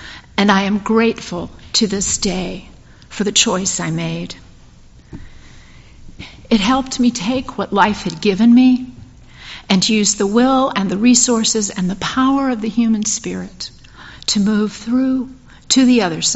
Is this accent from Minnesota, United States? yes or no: no; Lynchburg, Virginia, United States; my best friend and I visited the First Unitarian Church in my hometown of Lynchburg, Virginia.